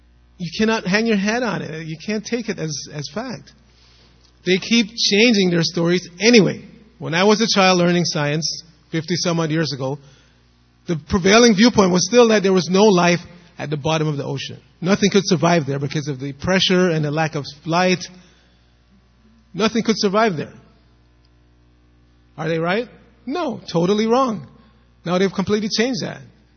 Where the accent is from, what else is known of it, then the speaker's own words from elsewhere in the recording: New York City, New York, United States; I grew up in New York City, and you ride the subway sometimes, and you see a lot of crazy people talking to themselves